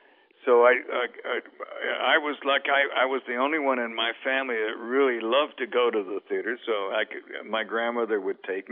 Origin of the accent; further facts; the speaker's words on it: United States; Well, I grew up on Lincoln Parkway